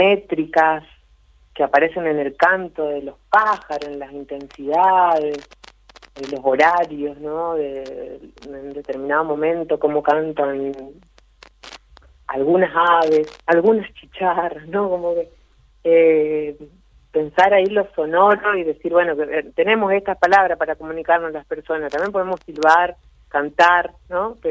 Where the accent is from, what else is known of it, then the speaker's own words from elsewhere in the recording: Formosa, Argentina; Yo que vengo más de Formosa, que tiene su otros modos, Chaco, Rosario.